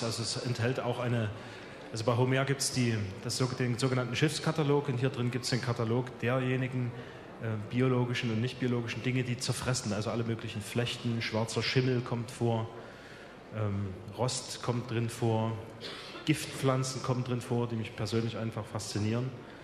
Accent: Dresden, Saxony, Germany; mit dem ich mich immer auch als Dresdner und zwangsläufig auseinandergesetzt habe.

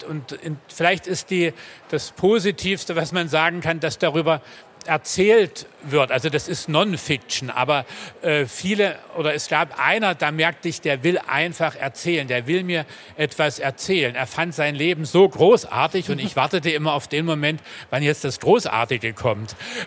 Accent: Dresden, Saxony, Germany; Also ich habe immer das Gefühl, was nachzuholen, nicht zu wissen, gerade als Dresdner.

